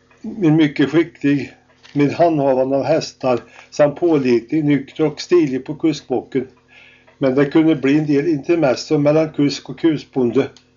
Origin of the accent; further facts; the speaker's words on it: Östergötland, Sweden; i min hembygd Östergötland